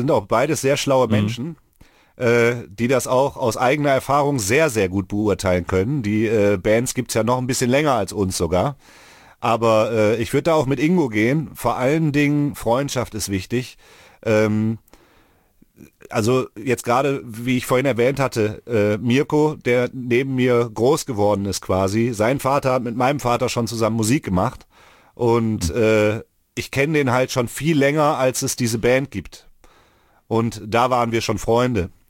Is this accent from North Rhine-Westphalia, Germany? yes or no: yes; Mülheim an der Ruhr, North Rhine-Westphalia, Germany; Hier ist ja der Ort, wo ich aufgewachsen bin. Hier sind all meine Freunde. Hier ist, oder all unsere Freunde. Wir kommen halt aus Mülheim an der Ruhr. Wir waren immer hier.